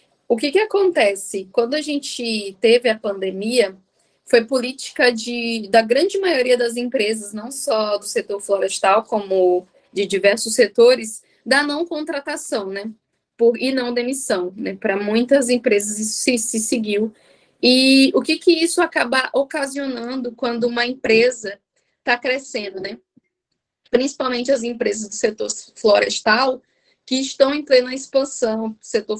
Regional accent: Açailândia, Maranhão, Brazil; sou natural do Maranhão, Açailândia

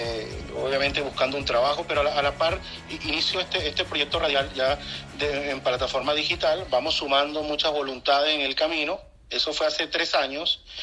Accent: Venezuela; yo llegué como cualquier venezolano, obviamente

